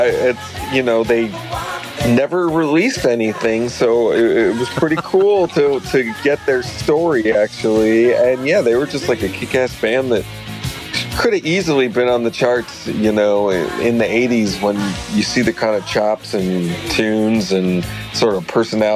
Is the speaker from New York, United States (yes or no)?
no; Illinois, United States; Hey, you know, I'm from Northwest Burbs myself.